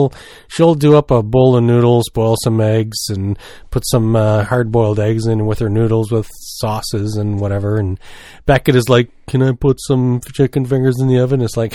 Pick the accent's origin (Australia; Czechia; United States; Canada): Canada; the Maritimes; accent: Maritimes; I can hear my Maritimes accent when I listen to myself.